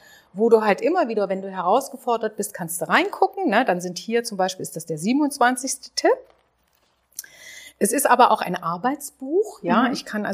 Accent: Germany; moved away as an adult; ich bin ja in der DDR groß geworden

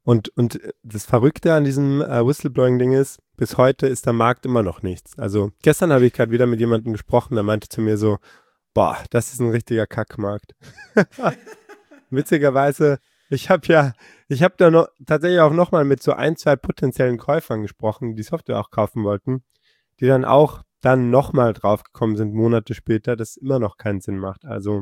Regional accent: Bosnia & Herzegovina; Und ich habe mit Kroatien auch nicht so viel am Hut am Ende des Tages. Ich komme ja ursprünglich auch aus Bosnien, genau.

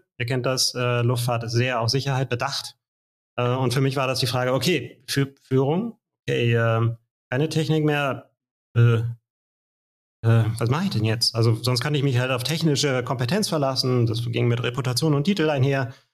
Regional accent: Hamburg, Germany; privat bin ich 46 Jahre alt, verheiratet, drei Kinder, bin in Hamburg geboren und in der Nähe aufgewachsen und arbeite in Hamburg.

